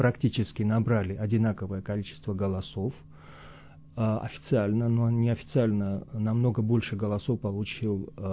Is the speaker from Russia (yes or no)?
no; Georgia; Я грузин, я из Грузии, мне очень интересно, что там происходит. Моя мама и брат там живут, и тетя